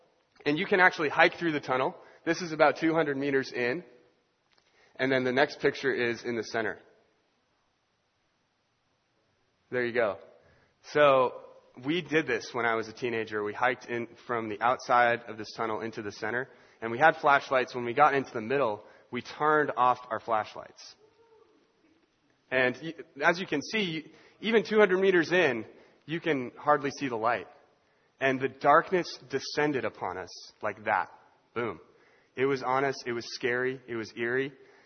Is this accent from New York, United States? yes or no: no; Washington, United States; My wife and I are from the great state of Washington, the Pacific Northwest, and in the mountain, there's mountains there.